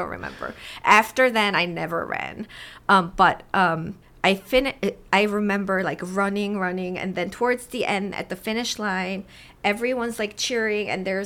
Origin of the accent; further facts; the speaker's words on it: South Korea; moved away as an adult; now in United States; by the time that I went to the U.S., I had my identity as Korean.